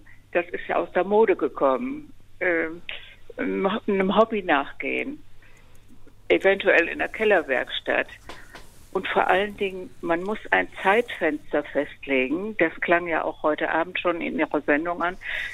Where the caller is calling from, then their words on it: Stadthagen, Lower Saxony, Germany; Ich komme aus Stadthagen.